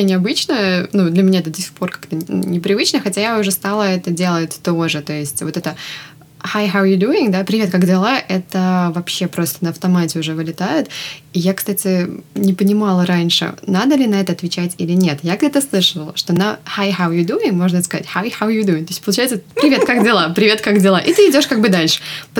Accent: Russia; moved away as an adult; now in United States; Мы обе родом из России, но сейчас живем в Калифорнии. … я живу в Америке примерно 1.5 года.

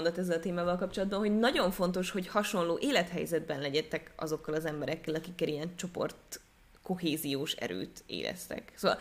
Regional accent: Hungary; mert én is magyar vagyok

